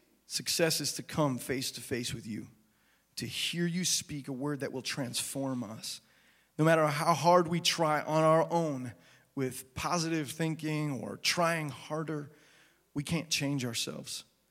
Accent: Sheboygan, Wisconsin, United States; moved away as an adult; now in Nashville, United States; when we were visiting from Nashville, where we lived, Sheboygan, my hometown, visiting my family there

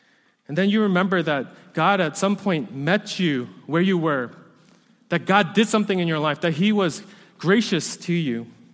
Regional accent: New York City, New York, United States; Like I mentioned before, I grew up in New York City, so I also grew up in the church.

